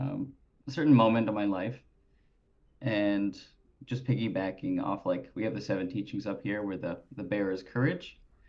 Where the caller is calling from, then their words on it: Winnipeg, Manitoba, Canada; I'm calling in from Winnipeg, Manitoba.